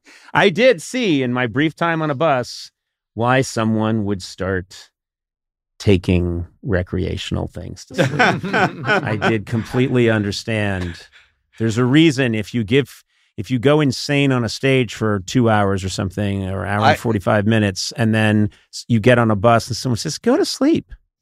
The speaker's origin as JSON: {"language": "English", "town": "Boston", "region": "Massachusetts", "country": "United States", "said": "Yeah, I'm from Boston. God knows what they think I am."}